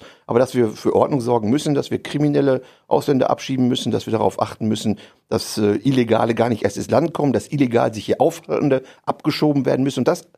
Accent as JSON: {"language": "German", "town": "Gera", "region": "Thuringia", "country": "Germany", "said": "ich komme aus Gera"}